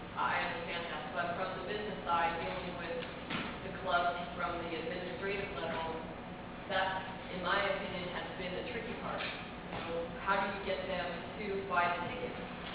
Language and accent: English; San Jose, California, United States; I grew up here in San Jose watching San Jose soccer